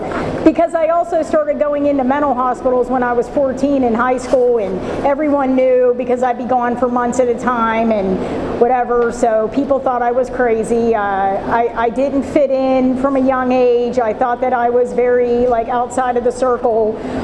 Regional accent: Pittsburgh, Pennsylvania, United States; born there; So I was born in Pittsburgh. I'm second of five.

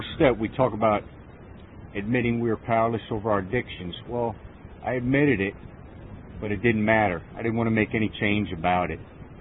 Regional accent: Fort Lauderdale, Florida, United States; moved away as an adult; now in Johnstown, United States; I've been up here about 4 months in Johnstown area, which is Lower Mountain Highlands. And I'm from Florida, Fort Lauderdale, born and raised.

